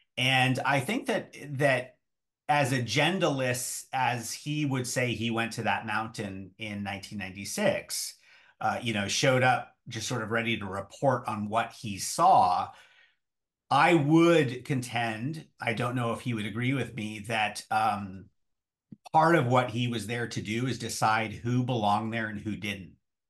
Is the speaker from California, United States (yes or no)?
yes; California, United States; this is the first time in my life that I, even though I grew up in California, that I have spent so much time in the Eastern Sierra.